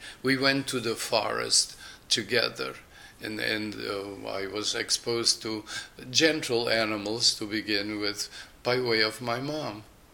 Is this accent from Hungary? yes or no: yes; Hungary; I went to my hometown in former Czechoslovakia, now it's Hungary, to see what was left. I went back to my native village as well to look.